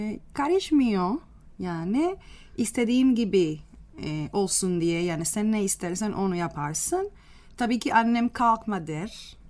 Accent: Havana, Cuba; Turkish is a second language; moved away as an adult; now in Ankara, Turkey; Ben Kübalıyım. Havana'da doğdum. Şimdi 29 yaşındayım ve Türkiye'de yani Ankara'ya taşındım. Yaşıyorum şimdi burada. Yaklaşık 7 senedir.

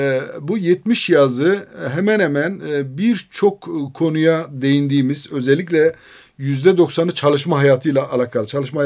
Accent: Ankara, Turkey; also born or lived in Adıyaman; Doğduğumuz yer Adıyaman. Ben Adıyamanlıyım. Doyduğum yer Ankara. Ben ilkokuldan sonra Ankara'da yetiştim. Ortaokul, lisede dahil Ankara'da okudum.

